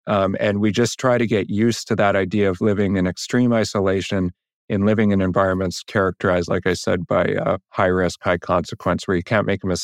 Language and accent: English; Canada; And for me as an astronaut, but just as a Canadian, that's a point of extreme pride.